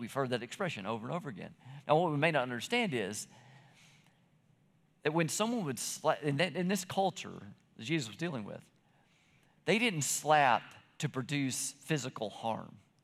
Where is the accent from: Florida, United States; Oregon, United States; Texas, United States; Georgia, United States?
Georgia, United States; McDonough; because we're from Georgia and that just doesn't happen around here. When you're walking down the street in McDonough, there's seven people, not 700,000 of them.